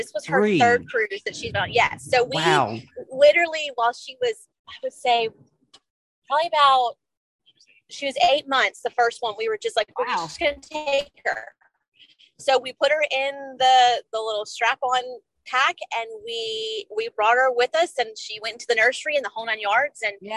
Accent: Baton Rouge, Louisiana, United States; moved away; also born or lived in Florida; So I grew up in Baton Rouge, Louisiana, and currently live in Birmingham, Alabama. We were living, my husband and I were living in Florida for 9 years, and we were already Disney fans.

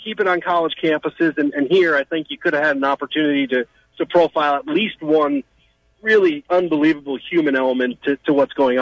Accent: New Jersey, United States; You guys know I'm from Jersey originally, mm-hmm.

